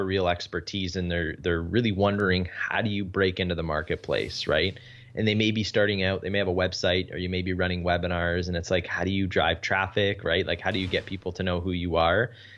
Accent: Canada; I'm Canadian

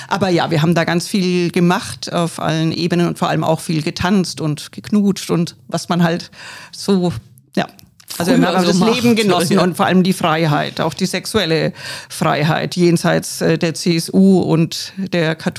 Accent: Bavaria, Germany; moved away as an adult; Ich bin aus Bayern emigriert, weil Bayern gerade 1981 eben auch, heute nicht mehr ganz so schlimm, aber wahnsinnig katholisch dominiert ist. Ich komme ja auch aus einer völlig katholischen Gegend, aus einer katholischen Familie.

